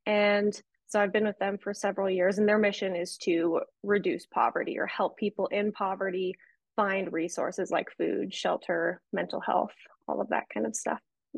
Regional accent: Bend, Oregon, United States; So I was raised in Bend, Oregon by my single dad with my little sister, and we grew up very poor

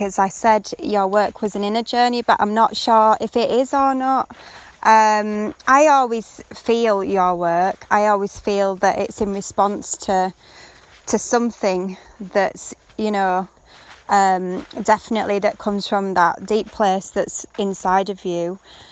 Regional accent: Bradford, Yorkshire and the Humber, United Kingdom; now in Peru; Yes, I'm from Bradford in the middle.

